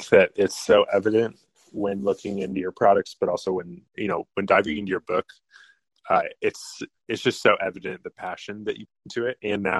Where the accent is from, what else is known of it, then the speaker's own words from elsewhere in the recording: Colorado, United States; So I'm from Colorado, mm-hmm. lived there.